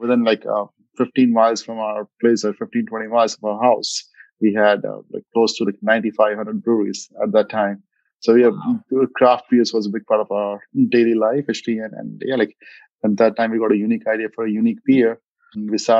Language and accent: English; India; English is a second language; moved away as an adult; now in United States; as you can see from my accent, I'm from India, actually. So I grew up in India. Father was in Air Force. So we were all over the place in India, and did my bachelor's back home.